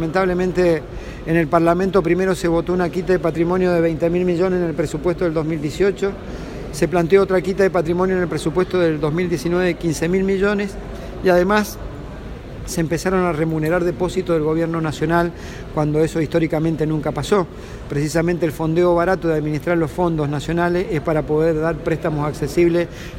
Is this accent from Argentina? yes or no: yes; Argentina; como argentino que haya sido parte de la resistencia a estas políticas